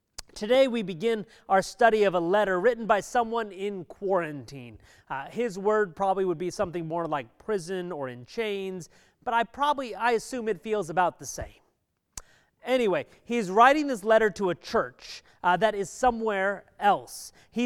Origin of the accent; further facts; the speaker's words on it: California, United States; And originally, I'm from San Francisco Bay Area.